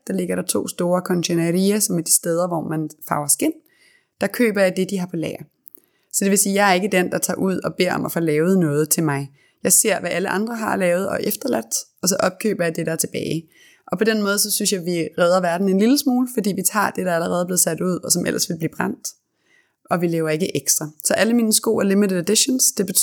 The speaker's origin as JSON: {"language": "Danish", "town": "Copenhagen", "region": "Capital Region of Denmark", "country": "Denmark", "said": "Jeg er fra Christianshavn. Ikke bare identificerer mig ikke som københavner, men som christianshavner. Det er the hardcore middle af byen."}